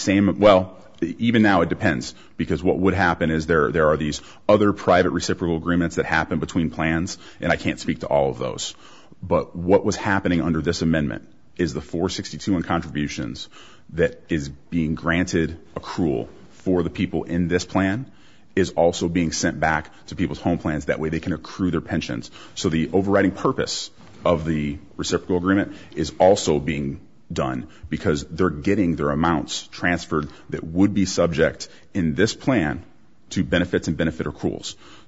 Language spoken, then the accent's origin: English; Nevada, United States; And I'm from Nevada. We can be anywhere.